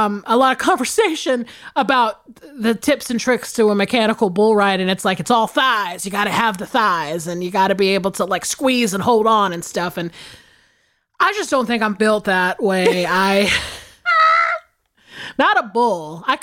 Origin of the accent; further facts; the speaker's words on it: the South, United States; And the thing about too growing up in the South is that there is so much country music that's just like in the ether.